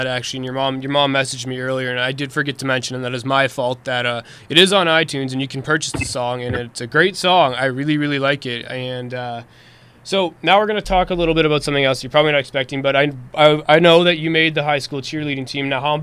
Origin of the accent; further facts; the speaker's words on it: Toronto, Ontario, Canada; I mean, growing up, I'm from Toronto, Canada, and a lot of my listeners are Canadian, and cheerleading isn't exactly the biggest thing up here.